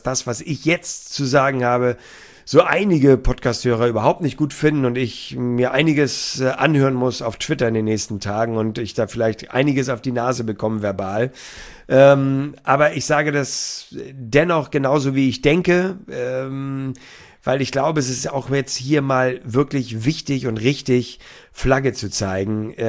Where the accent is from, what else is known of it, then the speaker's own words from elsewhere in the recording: Hamburg, Germany; Das kann ich euch wirklich hier als Hamburger sagen.